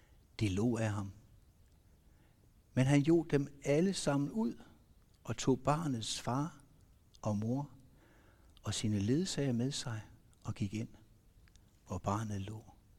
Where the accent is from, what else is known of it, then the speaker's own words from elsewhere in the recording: Engelsvang, Central Denmark Region, Denmark; Er fra Engelsvang af, fritidsforkynder i Innovation.